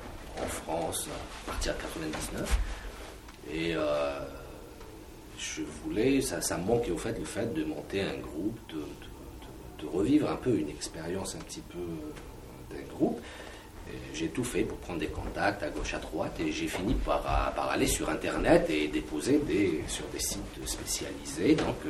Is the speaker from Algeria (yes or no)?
yes; Algiers, Algiers Province, Algeria; born there; first language Kabyle; French is a second language; donc mes parents sont d'origine kabyle. Et je suis né à Alger, donc ils sont venus habiter à Alger. Donc la langue kabyle, c'est ma langue maternelle. À la maison, on ne parlait pas du tout arabe.